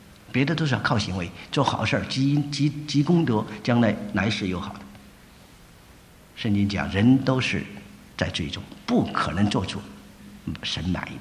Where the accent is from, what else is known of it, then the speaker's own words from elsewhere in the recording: China; now in United States; 我也是来美国以前，别人告诉我说，东方的嫉妒和西方的嫉妒不太一样。我们中国人的嫉妒就是说